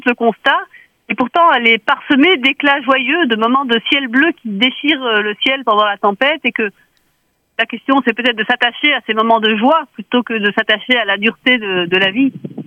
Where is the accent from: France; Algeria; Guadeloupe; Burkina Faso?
Algeria; born there; à l'époque où moi j'apprenais le breton, parce que je suis pas du tout bretonnante de naissance, je suis née en Algérie.